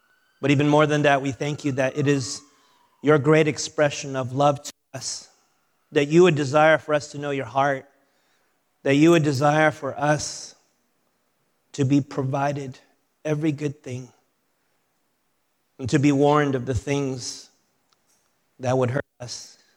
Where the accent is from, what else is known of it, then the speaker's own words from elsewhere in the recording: San Fernando Valley, California, United States; You know, I grew up in the San Fernando Valley. I guess I was a valley boy.